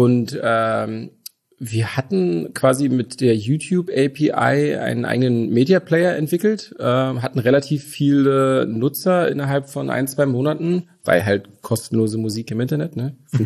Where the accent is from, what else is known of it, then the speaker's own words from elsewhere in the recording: Brandenburg an der Havel, Brandenburg, Germany; born there; Aber tatsächlich bin ich nicht Ur-Berliner, sondern geboren in Brandenburg an der Havel.